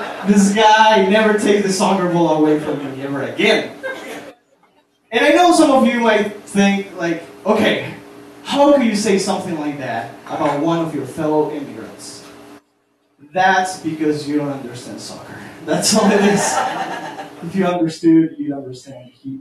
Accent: China; now in United States; We came from China, right?

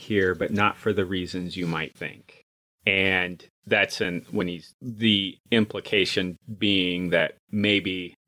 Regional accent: the West, United States; growing up in the West, and this may be different, like, back in the Midwest or back East, as we like.

